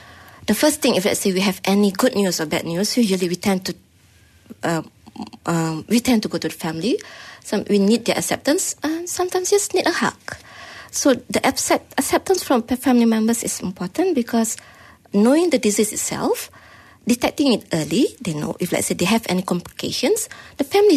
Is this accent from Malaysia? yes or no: yes; Malaysia; being Malaysian, are we willing to give up our food?